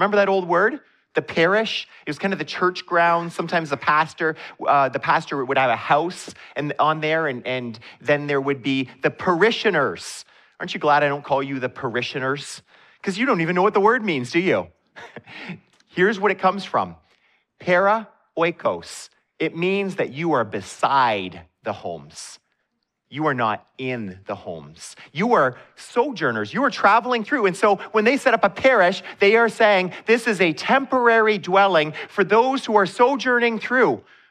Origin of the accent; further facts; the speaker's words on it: Canada; I forget that I'm a Canadian at that moment.